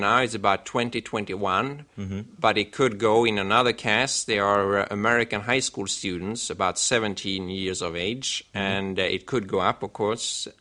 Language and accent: English; Sweden; and I'm from Sweden.